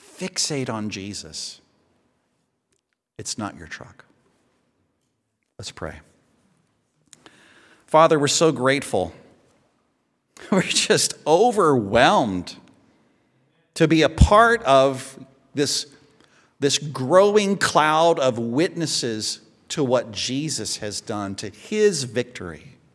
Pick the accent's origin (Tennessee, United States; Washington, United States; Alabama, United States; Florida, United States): Tennessee, United States; Knoxville; now in Atlanta, United States; Now, where I live in Atlanta, I would be the only hand. I grew up in Knoxville.